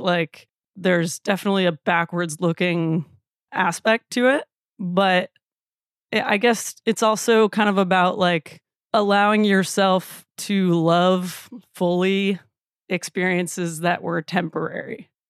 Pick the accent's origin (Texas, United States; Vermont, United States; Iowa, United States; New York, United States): Iowa, United States; Iowa City; Yeah, so I grew up in Iowa City, Iowa, and I started playing the bass in the fourth grade